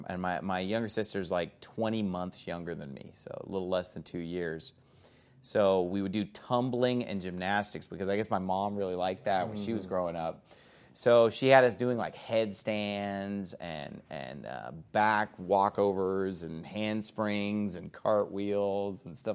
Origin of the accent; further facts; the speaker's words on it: Sacramento, California, United States; moved away as an adult; now in Arizona, United States; I was born in Sacramento, California. I was born at Kaiser North on Morse Avenue. And I lived there my entire life up until I was 22 years old when I went off to Hiles Anderson College.